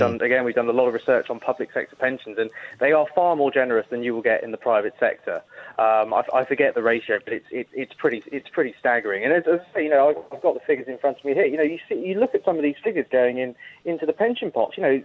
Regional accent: Milton Keynes, South East England, United Kingdom; my hometown of Milton Keynes

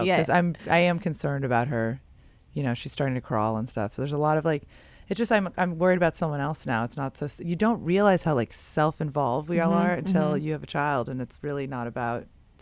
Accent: San Francisco, California, United States; I grew up in San Francisco, so I do a lot of thrifting.

